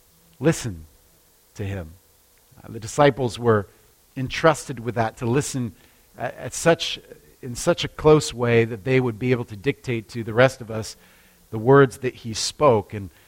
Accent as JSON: {"language": "English", "region": "Alaska", "country": "United States", "tie": "born or raised there", "said": "I remember growing up in Alaska, and in our neighborhood, there were a lot of different families"}